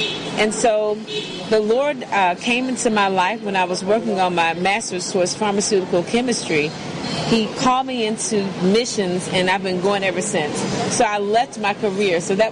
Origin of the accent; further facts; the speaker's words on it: Albany, Georgia, United States; I am from Albany, Georgia.